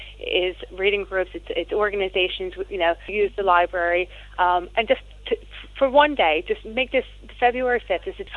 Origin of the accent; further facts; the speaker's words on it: United States; now in United Kingdom; for me being an American, I knew that in America that the libraries were being affected, and I knew here in Britain they were being affected.